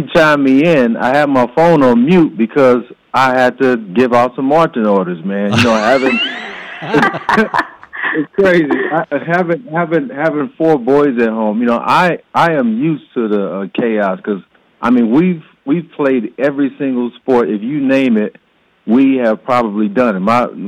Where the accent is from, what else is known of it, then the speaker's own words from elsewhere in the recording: Kansas City, Missouri, United States; now in Charlotte, United States; Well, we live in Charlotte, North Carolina now, but I am from Kansas City, Missouri